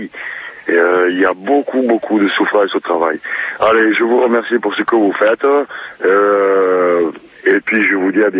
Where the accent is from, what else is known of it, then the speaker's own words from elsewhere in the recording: Pyrenees, France; moved away as an adult; il a fallu que je dégage de chez moi, je suis parti des Pyrénées, travailler dans les Alpes et en Provence.